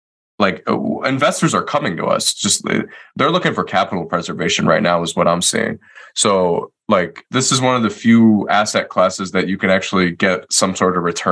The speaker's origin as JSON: {"language": "English", "town": "Detroit", "region": "Michigan", "country": "United States", "said": "Detroit. I'm originally from Detroit."}